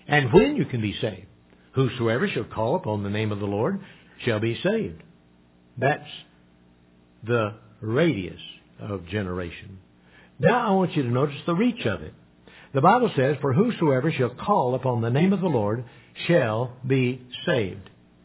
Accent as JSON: {"language": "English", "town": "Evansville", "region": "Indiana", "country": "United States", "said": "I'm from Evansville, Indiana. Evansville, Indiana is famous for one thing as far as I'm concerned."}